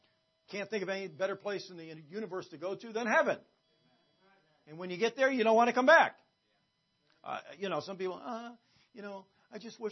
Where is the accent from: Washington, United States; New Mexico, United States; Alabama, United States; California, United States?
Washington, United States; Moses Lake; born there; I was born in the state of Washington, Moses Lake, Washington. I wasn't born in a lake. I was born in the city of Moses Lake.